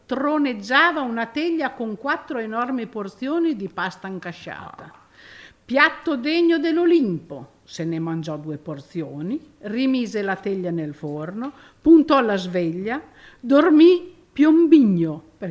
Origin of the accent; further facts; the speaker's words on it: Bologna, Emilia-Romagna, Italy; io vengo da Bologna, sono bolognese, però la mia famiglia è di Leonforte, provincia di Enna